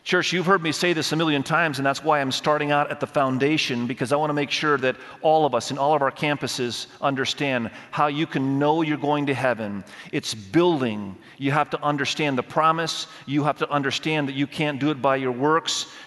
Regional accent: Indonesia; English is a second language; I grew up in Indonesia. I was born and raised in Indonesia. I speak Indonesian fluently today. I speak Malaysian, another Asian language, fluently. I grew up in Asia. I understand the culture.

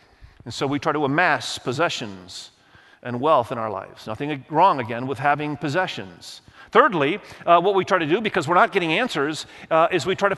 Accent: Indonesia; And many of you know I grew up in Indonesia, the largest Islamic country in the world

